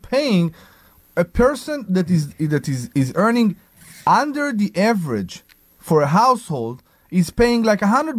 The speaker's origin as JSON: {"language": "English", "country": "Israel", "second_language": "English", "lives_now": "United States", "said": "I come from Israel, who known to be a very social country."}